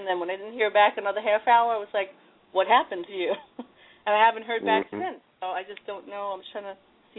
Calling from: New York, United States; I'm calling from New York.

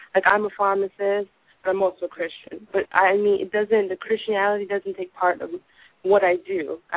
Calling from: Brooklyn, New York, United States; I'm calling from Brooklyn, New York.

